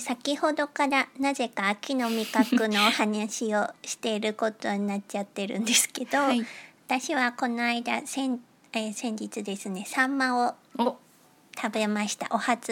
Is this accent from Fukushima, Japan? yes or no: yes; Fukushima, Japan; で私たちは出身地の福島県の福島市の隣に伊達市ってあるんですけど